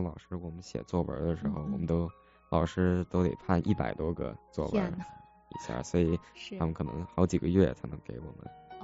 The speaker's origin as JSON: {"language": "Chinese", "region": "Beijing", "country": "China", "moved": "yes", "said": "尤其北京，我从北京来的"}